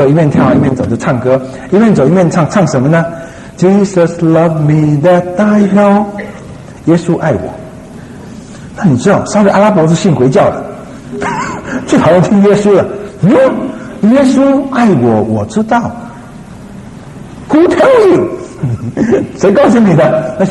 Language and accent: Chinese; China; 身为一个中国人会觉得很悲哀。